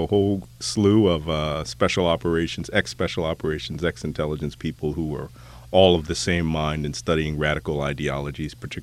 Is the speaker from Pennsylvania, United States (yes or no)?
yes; Philadelphia, Pennsylvania, United States; Yeah, I grew up in Philadelphia.